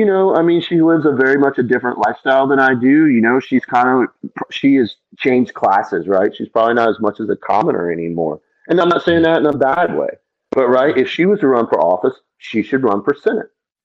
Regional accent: North Carolina, United States; I grew up in North Carolina. I grew up over on the other side of New Bern in Pamlico County. One of the most rural counties in this state.

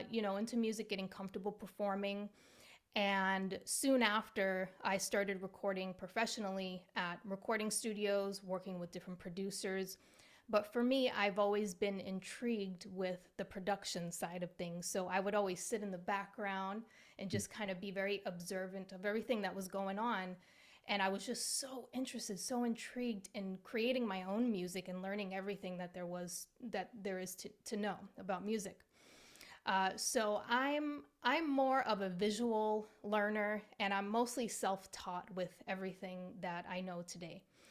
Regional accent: Rhode Island, United States; moved away as an adult; now in California, United States; So I had the opportunity to move from my hometown in Rhode Island on the East Coast to the West Coast, so to California.

